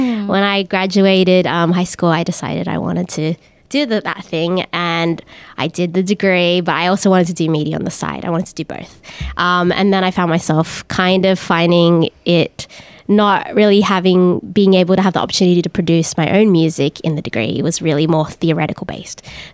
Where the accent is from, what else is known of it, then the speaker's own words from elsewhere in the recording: Liverpool, North West England, United Kingdom; I'm a musician from Liverpool, although I moved recently to Richmond.